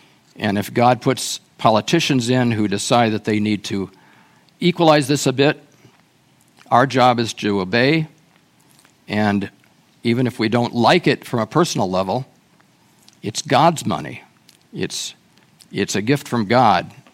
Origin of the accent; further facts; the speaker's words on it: Midwest, United States; As I said, I grew up in the Midwest. We were very conservative where I grew up. And I grew up around a lot of poor farmers, family farmers, who were just trying to make a living.